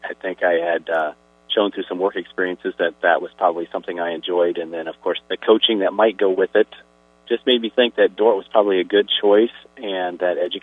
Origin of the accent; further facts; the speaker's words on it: Oskaloosa, Iowa, United States; I'm a farm kid from southwest of Oskaloosa, and I went to Oskaloosa Christian Grade School and Oskaloosa Senior High School, but through my church in Oskaloosa